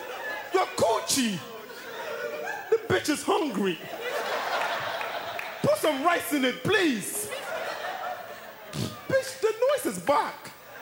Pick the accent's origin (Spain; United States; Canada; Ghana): Ghana; I'm originally from Ghana, West Africa.